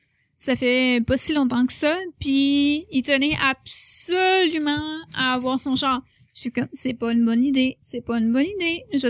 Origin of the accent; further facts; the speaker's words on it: Compton, Quebec, Canada; Moi, je viens de Compton.